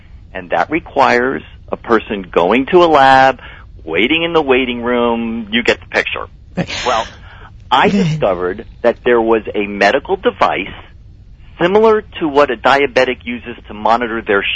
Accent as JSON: {"language": "English", "town": "North Miami Beach", "region": "Florida", "country": "United States", "tie": "born or raised there", "said": "Born and raised in North Miami Beach, Florida. I'm a native Floridian."}